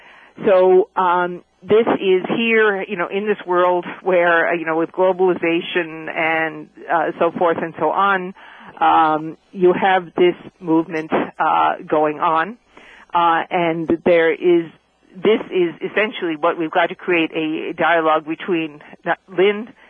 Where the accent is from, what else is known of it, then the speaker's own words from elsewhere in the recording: New York, United States; now in Germany; I've lived in Europe. I'm American, obviously, from New York, but I've lived in Europe since in Germany here for 85.